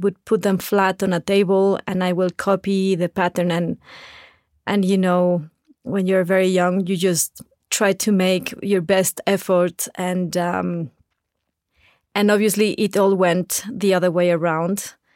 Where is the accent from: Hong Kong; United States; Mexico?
Mexico; Saltillo, Coahuila; born there; English is a second language; I was born in Saltillo, Coahuila, that it's the border with Texas.